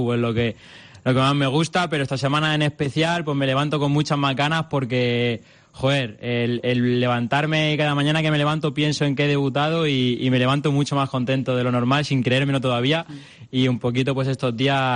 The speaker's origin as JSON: {"language": "Spanish", "town": "Parrilla", "region": "Castilla-La Mancha", "country": "Spain", "said": "Yo soy de Parrilla, de la comarca de Talavera, pues allí estaba jugando, llevaba ahí 4 temporadas."}